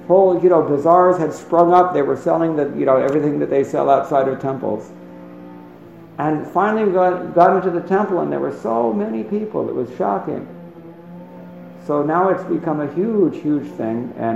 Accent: United States; just because I'm from America.

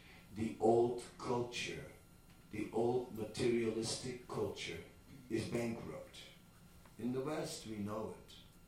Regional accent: Netherlands; I'm from the Netherlands

